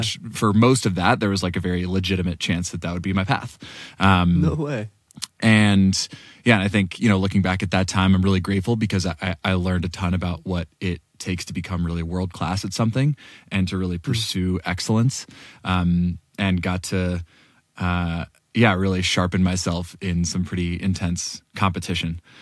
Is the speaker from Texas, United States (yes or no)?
no; Washington, United States; I grew up in Washington State, where I had the opportunity to spend a lot of time outside as a kid.